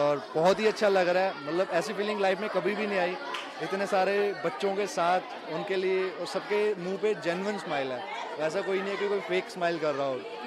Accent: Punjab, India; और मैं खुद पंजाबी हूँ.

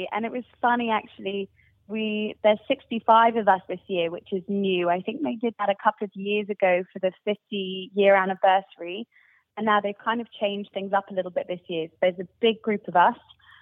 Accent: Ealing, London, United Kingdom; born there; So I was born in West London in Ealing.

